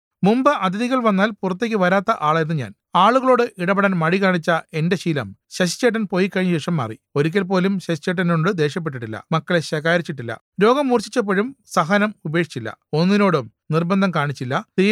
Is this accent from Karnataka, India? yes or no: no; Kuttanad, Kerala, India; ഞങ്ങൾ രണ്ടുപേരും കുട്ടനാട്ടുകാർ, അടുത്ത ബന്ധുക്കളും.